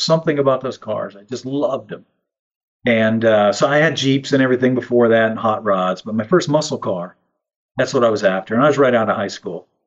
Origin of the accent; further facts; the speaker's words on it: Idaho, United States; now in Nashville, United States; I was originally from Idaho.